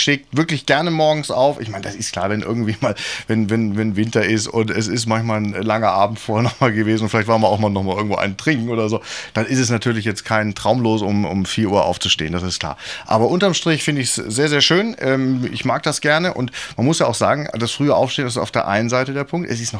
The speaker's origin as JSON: {"language": "German", "town": "Bonn", "region": "North Rhine-Westphalia", "country": "Germany", "tie": "born or raised there", "said": "Aber wir durften dann in Bonn bleiben. Also da war ich auch ganz froh drum. Und deswegen, ich fühle mich schon auch als Bonner, kann man sagen. Also seit ich sechs war, bin ich hier."}